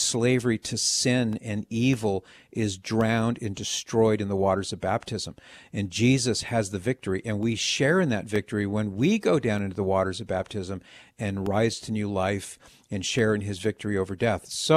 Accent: California, United States; Now, Maria, I'm from California. I live most of my life in California

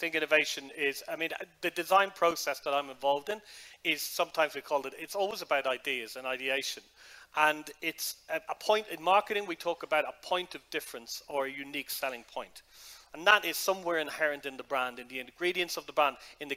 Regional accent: Ireland; now in London, United Kingdom; So I'm originally from Ireland, but I live and work in London

